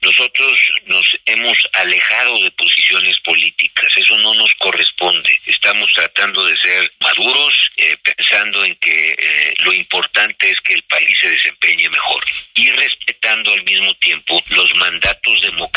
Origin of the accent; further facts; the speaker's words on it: Mexico; que los mexicanos queremos vivir en paz